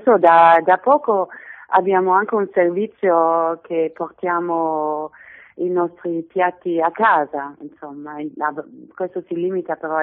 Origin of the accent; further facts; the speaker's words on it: Solingen, North Rhine-Westphalia, Germany; Italian is a second language; Siamo tutte e due della stessa regione, che è Nordrhein-Westfalen, però io sono di una piccola città che si chiama Solingen, che è famosa per i coltelli che si fanno lì